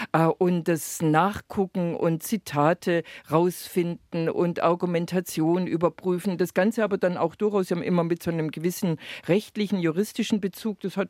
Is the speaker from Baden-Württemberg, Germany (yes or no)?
yes; Baden-Württemberg, Germany; Also der Lebensweg begann fern von einem See im Schwabenland in Württemberg. Ich bin im Kreis Göppingen groß geworden. Meine Eltern kommen aus der Ulmer Gegend, aber ich bin im Kreis Göppingen groß geworden